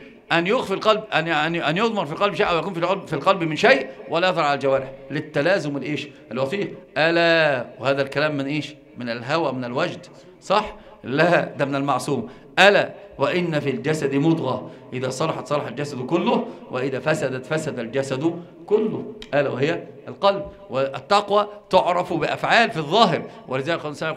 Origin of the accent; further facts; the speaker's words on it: Egypt; يسمونها عندنا في مصر قردة